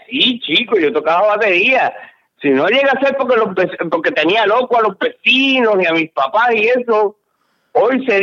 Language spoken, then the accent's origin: Spanish; San Juan, Puerto Rico; born there; Yo nací aquí en San Juan, Puerto Rico.